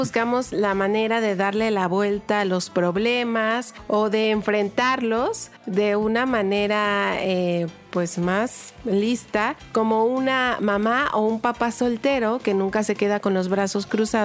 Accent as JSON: {"language": "Spanish", "country": "Mexico", "said": "aquellos clásicos que nos identifican como mexicanos o que son parte de nuestra iconografía o de nuestros símbolos o de los íconos de nuestro país."}